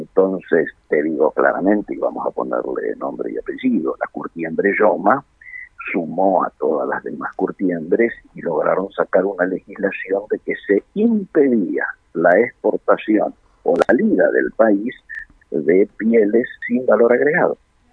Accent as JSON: {"language": "Spanish", "region": "Patagonia", "country": "Argentina", "tie": "born or raised there", "said": "yo vivía en la Patagonia, el nombre de la escuela de Trevelin lleva el nombre de mi viejo, pasé mi infancia en la Patagonia"}